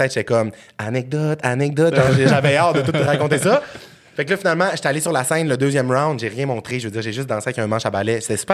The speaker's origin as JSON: {"language": "French", "town": "Saguenay", "region": "Quebec", "country": "Canada", "said": "moi, je viens de Saguenay-Lac-Saint-Jean."}